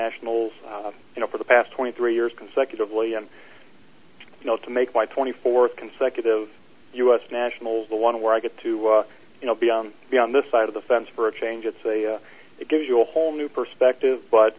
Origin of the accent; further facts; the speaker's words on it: Illinois, United States; I'm from Illinois originally, but before Route 66 Raceway was built over there in Joliet, we would travel over here every weekend from 1995 through 2006, racing junior dragster.